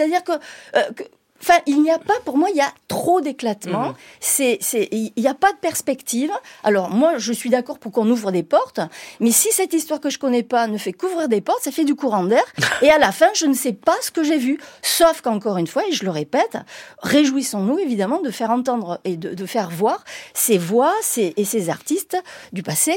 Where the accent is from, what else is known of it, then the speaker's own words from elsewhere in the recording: France; moi, quand je rentre, je suis française